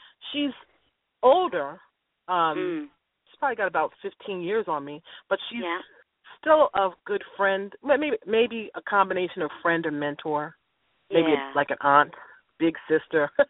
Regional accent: New York, United States; We're both from New York

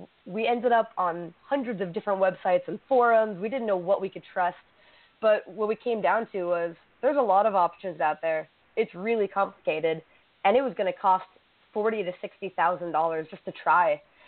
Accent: Orlando, Florida, United States; So I grew up in Orlando, and the first club that I ever went to, a gay club, was Pulse.

